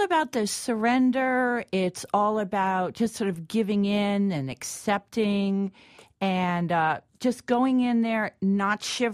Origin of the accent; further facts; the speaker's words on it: New York, United States; I tell you, I hate the cold. I grew up in New York.